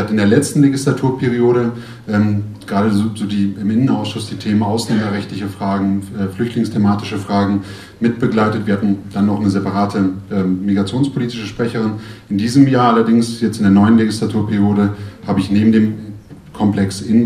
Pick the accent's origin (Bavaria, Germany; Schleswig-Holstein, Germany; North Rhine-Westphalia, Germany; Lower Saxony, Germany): Lower Saxony, Germany; Goslar; born there; now in Hanover, Germany; Ich komme gebürtig aus Goslar, aus dem schönen Harz und wohne seit 2001 in Hannover.